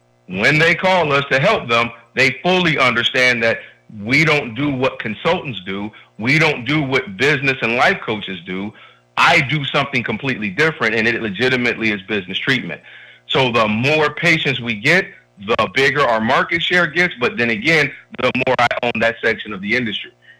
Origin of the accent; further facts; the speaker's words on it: United States; When I say we, just as American people in our society, that we're always on the quest for more money as a general rule